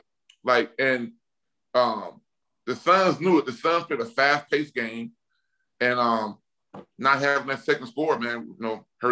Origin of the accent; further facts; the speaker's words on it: Mobile, Alabama, United States; You know, I'm from Mobile, Alabama, and we don't have a pro team, NFL or NBA.